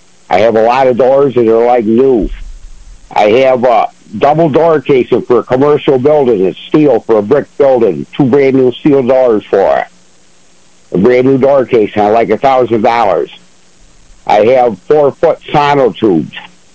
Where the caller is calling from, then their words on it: Ashford, New York, United States; Calling from Ashford, New York.